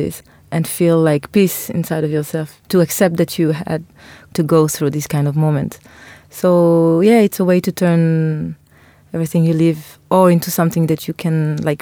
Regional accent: Israel; English is a second language; Maybe because I was raised in Israel and I felt I wanted to travel.

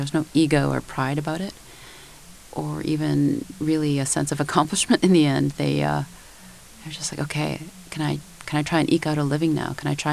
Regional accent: Canada; He talked about how I'm from Canada

